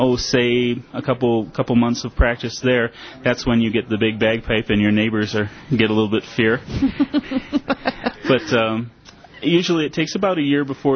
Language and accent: English; Detroit, Michigan, United States; born there; I was born up in Detroit, uh-huh. Our Detroit area